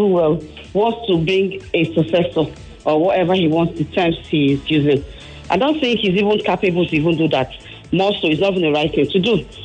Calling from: Abule Egba, Lagos, Nigeria; calling from Abulegba.

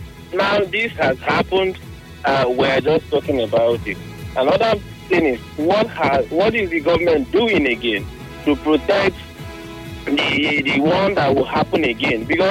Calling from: Port Harcourt, Rivers, Nigeria; I'm calling from Port Harcourt.

